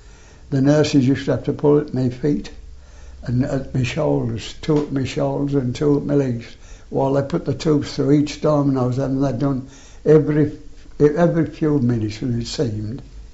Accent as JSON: {"language": "English", "region": "England", "country": "United Kingdom", "said": "Have mercy on me, I'm English."}